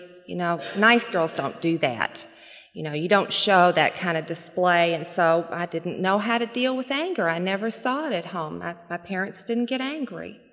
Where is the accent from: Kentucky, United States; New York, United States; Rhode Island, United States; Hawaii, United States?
Kentucky, United States; Louisville; born there; I was born in Louisville, Kentucky, and I was an only child.